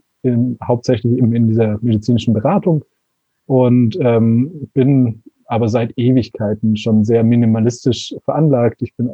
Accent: Konstanz, Baden-Württemberg, Germany; Ich bin aus Deutschland, ich komme aus Konstanz am schönen Bodensee

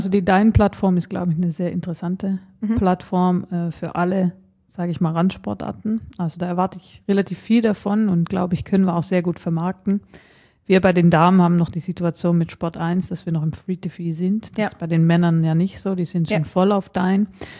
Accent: Netherlands; Ich bin Niederländerin und werde auch die holländische Nationalmannschaft anfeuern

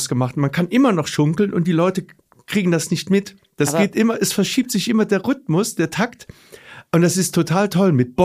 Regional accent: Trier, Rhineland-Palatinate, Germany; bin nach über 25 Jahren wieder zurück nach Trier gekommen und das war... Heimkommen. Und Trier ist halt meine Heimat.

